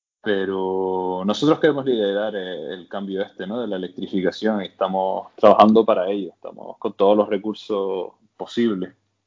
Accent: Spain; evidentemente España digo porque es de donde vengo, ¿no?

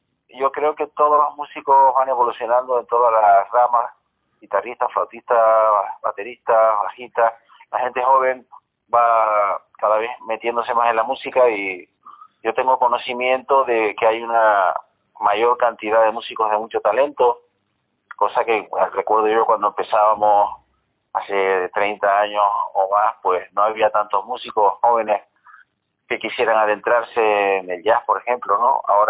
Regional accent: Tenerife, Canary Islands, Spain; also born or lived in Valencia; mi padre ya vivía aquí en Canarias y mi madre también. Lo que pasa es que mi madre casualmente estaba en Valencia y cuando ya tenía un mes ya viajé para Tenerife y ya me crié aquí en Tenerife.

